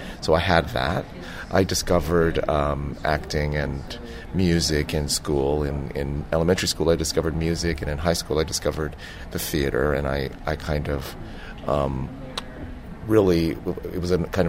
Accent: San Francisco, California, United States; Well, I grew up in San Francisco, California. I'm, depending on how you count, second or third generation Chinese American.

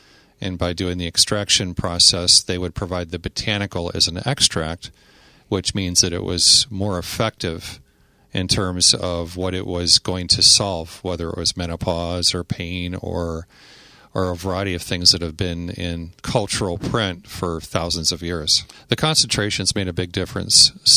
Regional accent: Chicago, Illinois, United States; now in New Mexico, United States; I grew up in Chicago, and it's a pleasure to be in a big city again because right now I live in the mountains in New Mexico.

